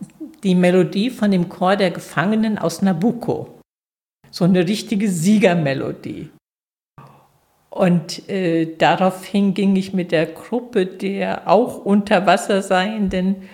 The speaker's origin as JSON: {"language": "German", "town": "Sechshelden", "region": "Hesse", "country": "Germany", "tie": "born or raised there", "said": "Ja, ich komme aus 6 Helden, also heißt mein Heimatdorf."}